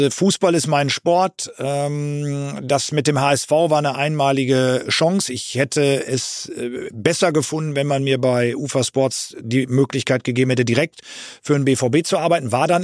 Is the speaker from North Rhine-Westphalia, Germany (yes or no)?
yes; North Rhine-Westphalia, Germany; Ich bin Westfale